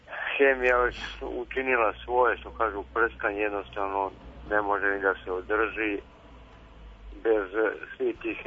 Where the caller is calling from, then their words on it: Belanovica, Kolubara District, Serbia; Ja sam iz Belanovića.